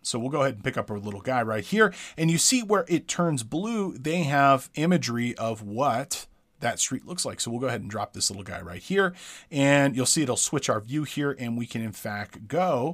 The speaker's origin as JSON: {"language": "English", "town": "Big Bear Lake", "region": "California", "country": "United States", "tie": "born or raised there", "said": "I'll show you my hometown of Big Bear Lake, California."}